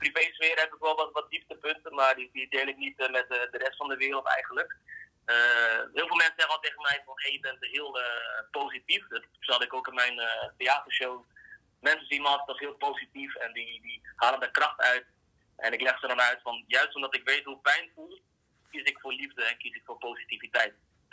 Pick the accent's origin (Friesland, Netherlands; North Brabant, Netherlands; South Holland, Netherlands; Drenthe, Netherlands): Drenthe, Netherlands; Assen; now in Groningen, Netherlands; Ik ben geboren in 1992. Ik ben geboren in Groningen, opgegroeid in Assen. En inmiddels ben ik weer terug in Groningen.